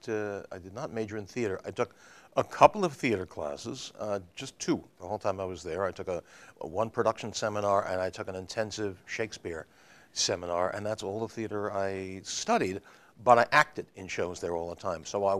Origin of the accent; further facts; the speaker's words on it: Far Rockaway, New York, United States; I'm from Far Rockaway originally.